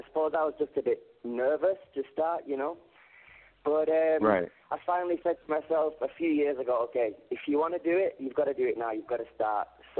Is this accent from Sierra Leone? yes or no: no; Manchester, North West England, United Kingdom; moved away as an adult; now in Spain; I was living in Manchester, where I'm from. It's my hometown in England.